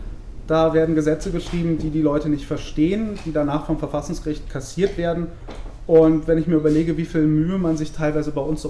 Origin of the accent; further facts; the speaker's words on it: Bonn, North Rhine-Westphalia, Germany; moved away as an adult; now in Berlin, Germany; ich bin 31 Jahre, ich komme aus dem Rheinland. Ich bin in Bonn geboren, 1981, habe dort Abi gemacht, bin nach dem Abi in die Eifel und habe dort ein Jahr Grundwehrdienst gemacht und bin dann im Jahr 2001 nach Berlin.